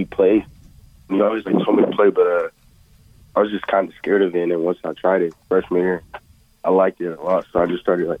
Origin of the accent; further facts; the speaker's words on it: Arizona, United States; also born or lived in Philadelphia; I was born in Philadelphia. I moved to Arizona when I was, like, about 5, and I've just been here since. But I grew up in, like, the Liberty area.